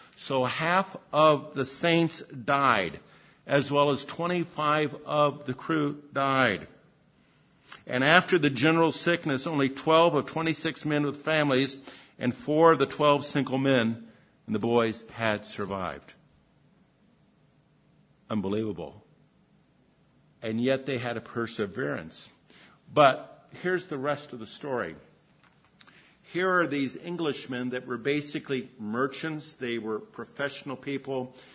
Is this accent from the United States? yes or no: yes; Pasadena, California, United States; I've done this, I've said, hey, hi, Riverside. Yeah, but I grew up in Pasadena. Oh, I grew up on Hill Street.